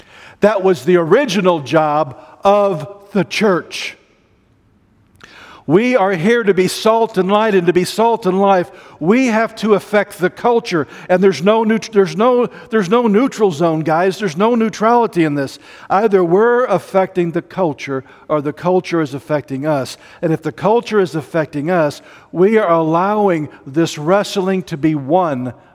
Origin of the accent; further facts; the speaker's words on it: United States; And though even though I'm an American and I have a president, there's someone greater in my life than the president of the United States.